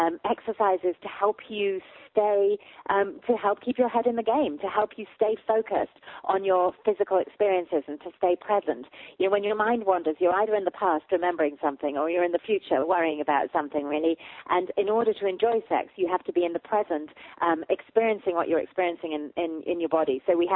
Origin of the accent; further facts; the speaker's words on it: England, United Kingdom; Oh, well, I am English